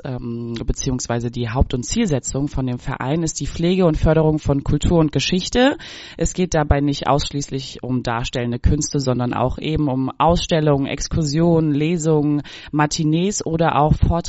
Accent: Ortenberg, Germany; ich komme ebenfalls aus Ortenberg.

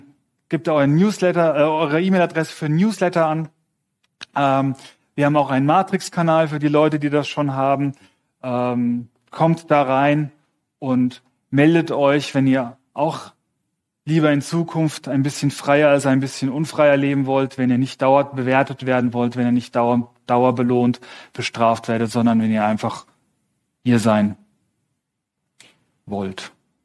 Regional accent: Switzerland; Und wir in der Schweiz, wir haben als wahrscheinlich das einzige Land in der Welt die Möglichkeit, darüber abzustimmen

